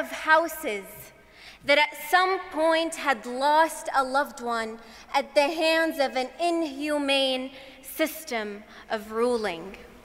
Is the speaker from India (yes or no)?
no; Syria; Growing up in Syria, I learned that the walls of my home have ears, that anything I say will be heard by the secret police.